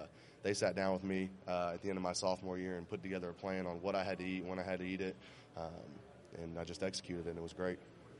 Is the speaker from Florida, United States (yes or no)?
yes; Florida, United States; You know, I'm from Florida. We don't really have seasons down there.